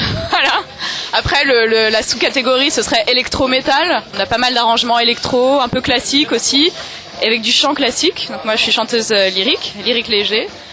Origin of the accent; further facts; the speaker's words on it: Paris, Île-de-France, France; la chanteuse d' … On fait l'électro-métal, on est des Parisiens.